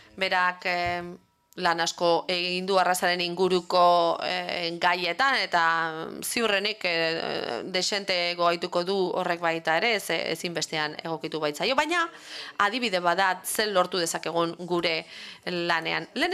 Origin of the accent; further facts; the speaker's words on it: Barcelona, Catalonia, Spain; Bartzunatik nator, egunon.